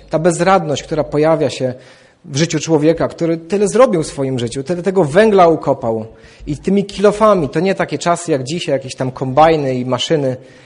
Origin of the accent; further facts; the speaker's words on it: Katowice, Silesian Voivodeship, Poland; Pochodzę z Katowic i tam się wychowałem. I 8 lat życia wychowałem się u moich dziadków.